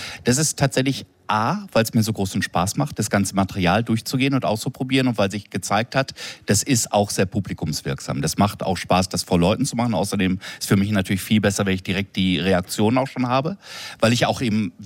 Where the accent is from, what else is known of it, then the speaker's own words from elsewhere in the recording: Berlin, Germany; Und als Berliner an so einen Ort zu kommen, das ist so...